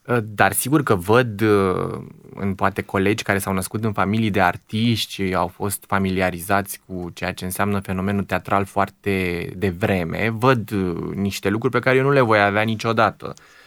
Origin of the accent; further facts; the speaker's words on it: Novaci, Gorj County, Romania; Sunt jumătate oltean, tata e din Bistrița Năsăud, dar am copilărit la Novaci și atunci e foarte în mine zona aceea și limba și ritmul și nebunia oltenească.